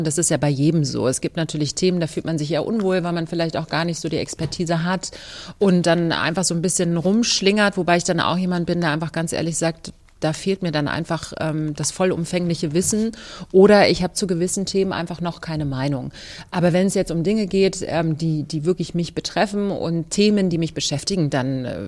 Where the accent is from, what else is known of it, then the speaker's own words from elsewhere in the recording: Berlin, Germany; born there; ich bin ja im Osten Berlins geboren worden, und bin ja auch ein Ossi